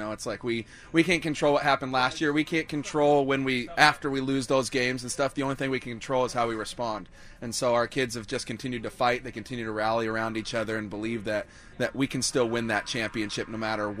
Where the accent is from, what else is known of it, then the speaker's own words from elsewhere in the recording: San Diego, California, United States; So I grew up in San Diego